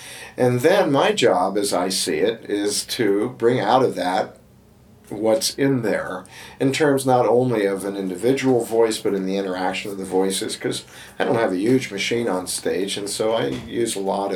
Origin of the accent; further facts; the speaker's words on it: East Coast, United States; now in West Coast, United States; That's why I moved from the East Coast, where I grew up, to the West Coast, where I've lived ever since, because I wanted to distance myself from Europe.